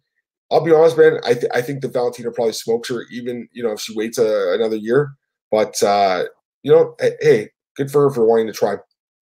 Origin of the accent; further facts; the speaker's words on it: Ireland; I'm Irish and I've lived in Crumlin.